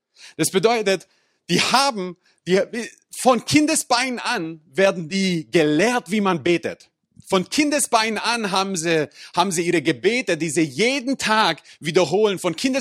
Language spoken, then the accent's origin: German; Croatia; German is a second language; now in Germany; Wie gesagt, ich bin aus Kroatien